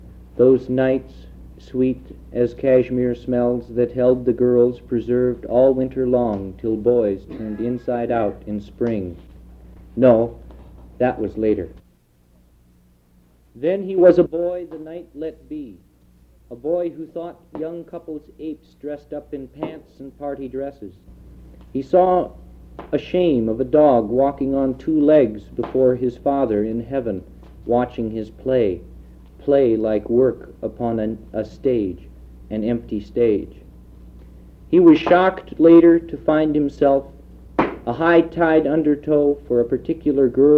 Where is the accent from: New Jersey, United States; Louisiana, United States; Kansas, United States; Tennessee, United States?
Kansas, United States; And I'm from Kansas.